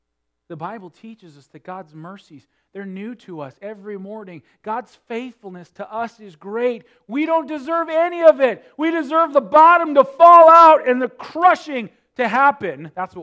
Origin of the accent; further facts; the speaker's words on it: North Dakota, United States; growing up in North Dakota, in the summertime, it'd get hot, it'd get muggy.